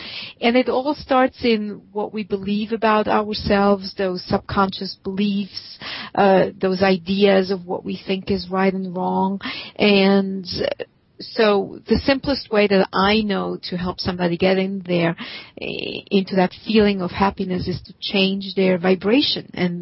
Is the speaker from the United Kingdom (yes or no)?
no; Switzerland; now in United States; Well, I grew up in Switzerland myself